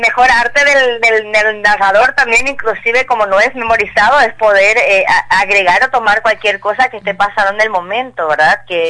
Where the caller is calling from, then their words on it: Luque, Central, Paraguay; yo soy parte de la Asociación Cultural Casa de Arte Bochín, acá en Isla Boado, Luque. Te estoy hablando desde aquí, desde Luque.